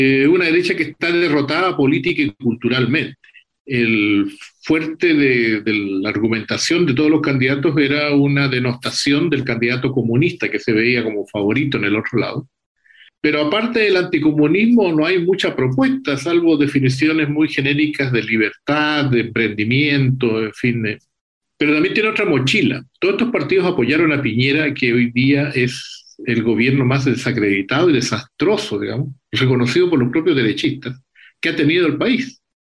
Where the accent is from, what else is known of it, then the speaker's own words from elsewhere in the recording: Chile; Orgullo como chileno.